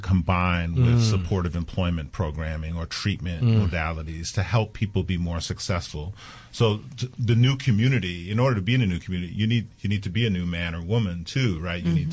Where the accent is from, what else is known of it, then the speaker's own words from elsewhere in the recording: Brooklyn, New York, United States; I grew up in Central Brooklyn, so you learn how to use words so very carefully.